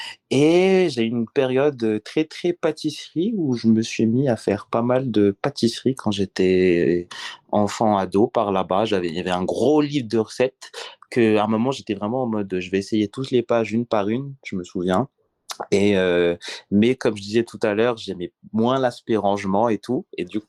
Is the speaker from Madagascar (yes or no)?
yes; Antananarivo, Analamanga, Madagascar; j'ai grandi une grosse partie à Tana, bien sûr. Très classique, je dirais. Enfance normale, j'ai pas eu trop de soucis particuliers. Et puis à un moment, j'ai étudié pendant 2 ans en France à Paris.